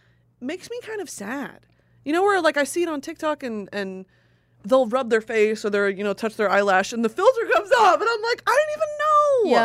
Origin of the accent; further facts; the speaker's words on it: the South, United States; I was raised in the South where that is a shameful thing.